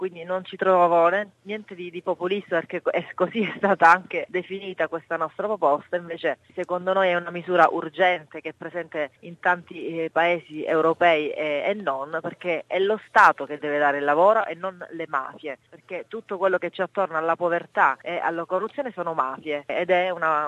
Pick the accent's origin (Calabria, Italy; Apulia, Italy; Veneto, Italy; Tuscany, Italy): Calabria, Italy; Sono calabrese, quindi so bene di che cosa parlo.